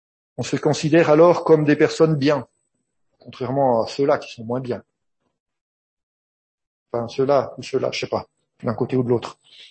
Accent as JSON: {"language": "French", "country": "Switzerland", "said": "Là, je viens de Suisse et puis on n'a pas de mer en Suisse"}